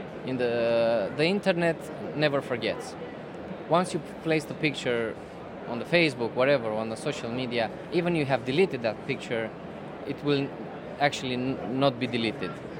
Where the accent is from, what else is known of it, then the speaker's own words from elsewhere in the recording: Râmnicu Vâlcea, Vâlcea County, Romania; Romania is well known for cybercrime, but the good news is that we are from Romania and we get the information from the inside. I am from Râmnicu Vâlcea, which is well known as Hackerville.